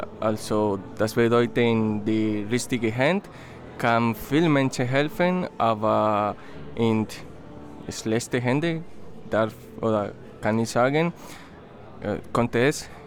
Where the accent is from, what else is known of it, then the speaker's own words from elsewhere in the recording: Venezuela; German is a second language; moved away as an adult; now in Germany; ich komme aus Venezuela und vor ein Jahr bin ich nach Deutschland gegangen. Seitdem lerne ich Deutsch.